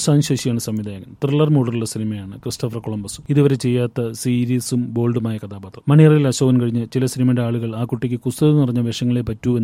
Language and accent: Malayalam; Kochi, Kerala, India; also born or lived in Thiruvalla; തിരുവല്ലയാണ് നാടെങ്കിൽ ഞാൻ പഠിച്ചതും വളർന്നതും ഒക്കെ കൊച്ചിയിലാണ്.